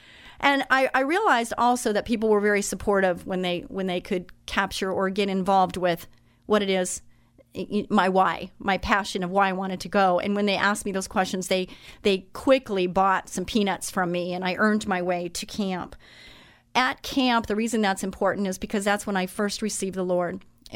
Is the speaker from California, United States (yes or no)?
yes; California, United States; I grew up in Orange County. I was the middle daughter.